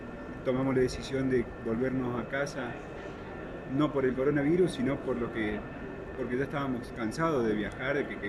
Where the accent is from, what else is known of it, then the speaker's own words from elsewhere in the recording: Argentina; soy de Argentina, soy uno de los que quedó varado en Colombia